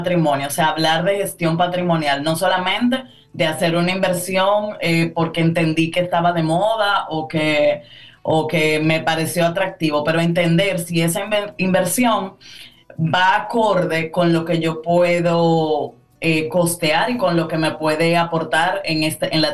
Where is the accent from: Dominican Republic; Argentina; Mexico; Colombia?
Dominican Republic; Como dominicanos somos muy dados a tener todo